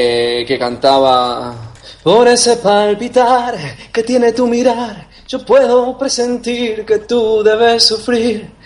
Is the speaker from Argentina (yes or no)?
yes; Maipú, Mendoza, Argentina; born there; Maipú, que es el lugar donde yo nací, es el departamento que más bodegas tiene en Mendoza